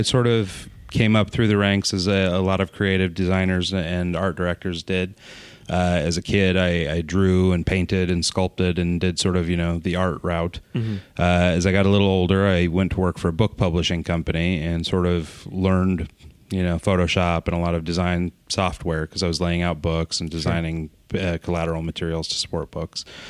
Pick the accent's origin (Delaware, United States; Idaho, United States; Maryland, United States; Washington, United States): Idaho, United States; Pocatello; now in Salt Lake City, United States; We are sort of born and raised in Idaho, state of Idaho, a city called Pocatello. And 4 years ago, we moved down to Salt Lake.